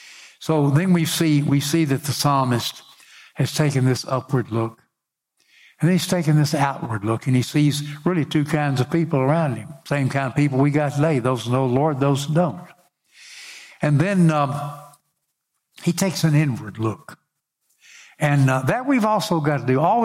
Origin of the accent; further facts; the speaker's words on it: Union City, United States; born there; I was born on Easter Sunday in 1940 at my home because Union City didn't have a hospital.